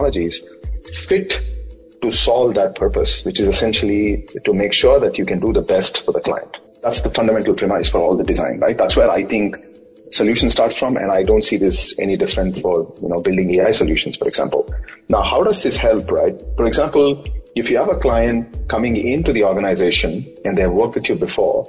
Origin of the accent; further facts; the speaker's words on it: Bangalore, Karnataka, India; college, for example, in India, and obviously I am from Bangalore.